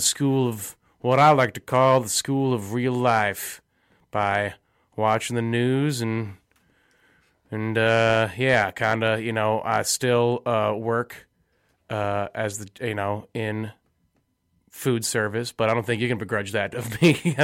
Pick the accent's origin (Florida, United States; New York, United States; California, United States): Florida, United States; Well, I was born and raised in Florida, of course, greatest state in the nation.